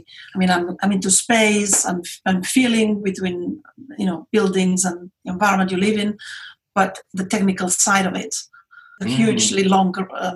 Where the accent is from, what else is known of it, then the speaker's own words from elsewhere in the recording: Barcelona, Catalonia, Spain; English is a second language; moved away as an adult; now in London, United Kingdom; I moved from Barcelona to London in 87, and I had been here for a year, and then I decided when I go back, I'll have a reunion with my friends